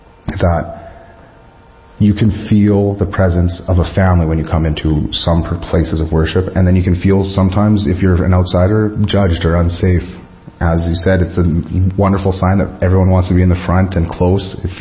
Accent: Maple Creek, Saskatchewan, Canada; So growing up in Maple Creek and to where I am now, I do see like a vast difference in our surroundings, in our communities.

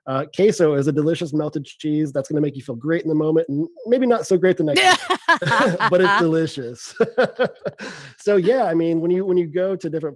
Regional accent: Texas, United States; Maybe it's because I'm from Texas, right? Maybe. But I will say, Michelle, growing up in Texas and having a really strong exposure to Mexican culture

